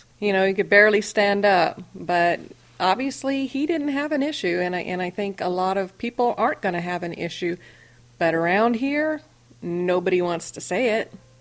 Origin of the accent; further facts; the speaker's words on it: Georgia, United States; Because we're from the South in Georgia, and there's still a lot of hatred for a lot of things.